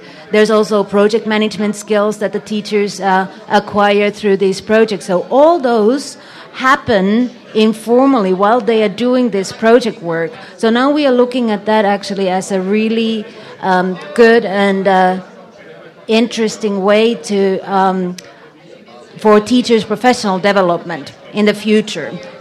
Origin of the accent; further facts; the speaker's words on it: Finland; English is a second language; I'm from Finland